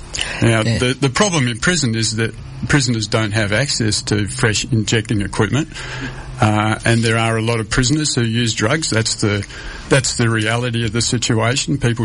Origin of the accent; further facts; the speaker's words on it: Western Australia, Australia; Firstly, I'd like to say that I feel privileged and to be born and raised on Noongar Boodja and to be living and working on the country.